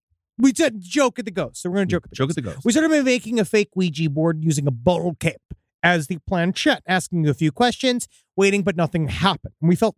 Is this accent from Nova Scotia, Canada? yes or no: yes; Oak Island, Nova Scotia, Canada; Now, while growing up in Oak Island, I've always known the legend of six people dying looking for this treasure, which is true.